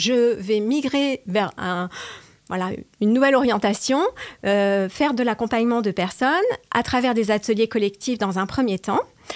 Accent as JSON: {"language": "French", "town": "Paris", "region": "Île-de-France", "country": "France", "also_born_or_lived": "La Forge, France", "said": "Et donc, en tant que Parisienne, j'ai passé tous mes étés ici, dans une maison de famille depuis 1836, du côté paternel."}